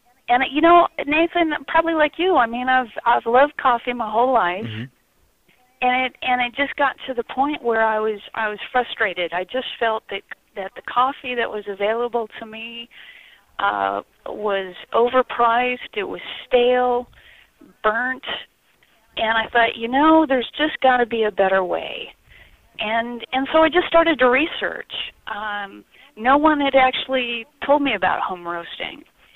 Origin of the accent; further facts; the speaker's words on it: Newport, Oregon, United States; We're in a small, kind of small town on the central Oregon coast called Newport, about 3 hours southwest of Portland.